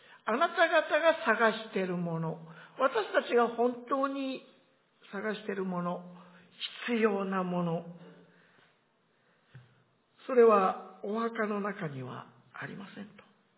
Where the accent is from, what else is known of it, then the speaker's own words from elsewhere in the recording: Akita, Japan; 私の実家秋田の南にも近いんですけれどもね